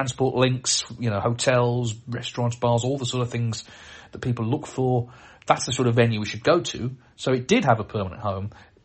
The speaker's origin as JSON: {"language": "English", "region": "Wales", "country": "United Kingdom", "said": "I'm from South Wales, so a trip down to Cardiff became almost an annual tradition too."}